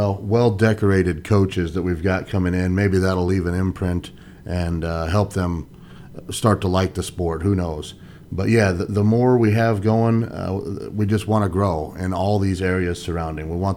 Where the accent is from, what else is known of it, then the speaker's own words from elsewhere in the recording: Aledo, Illinois, United States; I grew up right here in Aledo, and I wrestled all my life, started at 5 or 6 years old